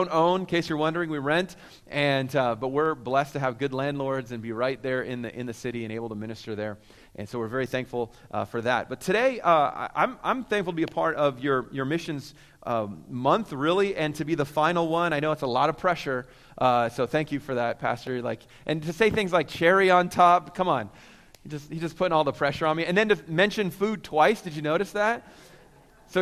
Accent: Vancouver, British Columbia, Canada; now in United States; I grew up in Vancouver. It's my home. And so I was a Canadian born, American by choice. So I got two passports.

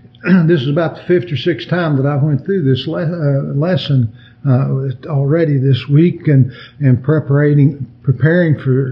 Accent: Griffithsville, West Virginia, United States; And growing up in Griffithsville over there, here at Garrett's Bend, what could we get into?

